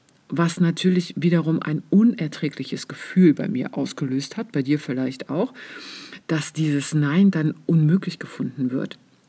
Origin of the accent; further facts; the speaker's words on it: East Germany, Germany; ich bin ja im Osten aufgewachsen